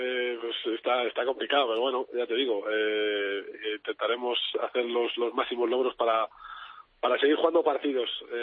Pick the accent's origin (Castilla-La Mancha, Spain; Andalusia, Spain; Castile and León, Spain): Andalusia, Spain; Córdoba; Nápoles es como el sur de nuestra España. Sí. Yo vengo de Córdoba y sí.